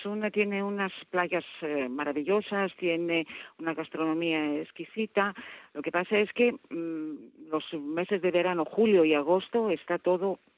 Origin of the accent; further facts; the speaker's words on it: Crete, Greece; Spanish is a second language; now in Athens, Greece; Vivo en Atenas, pero soy de Creta, de la isla de Creta.